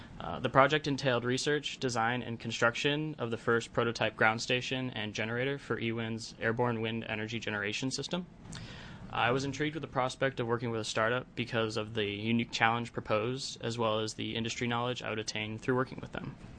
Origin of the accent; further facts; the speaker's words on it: Nevada, United States; I'm originally from Nevada